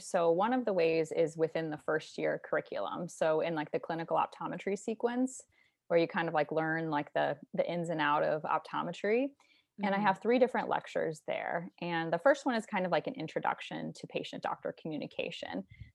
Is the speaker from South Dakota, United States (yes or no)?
no; St. Louis, Missouri, United States; So I'm from St. Louis, Missouri, and that's also where I completed optometry school at the University of Missouri, St. Louis.